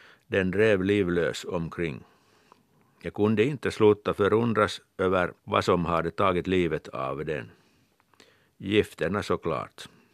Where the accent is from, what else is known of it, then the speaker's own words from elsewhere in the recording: Kirkkonummi, Uusimaa, Finland; Jag har vuxit upp vid Finska vikens kust i Kyrkslätt.